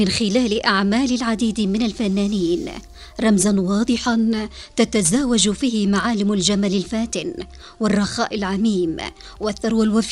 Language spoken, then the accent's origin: Arabic; Yemen; سامعين الكرام، بلادنا اليمن تعتبر من أشهر البلدان في أصالتها الحضارية وفي تاريخها المشرق.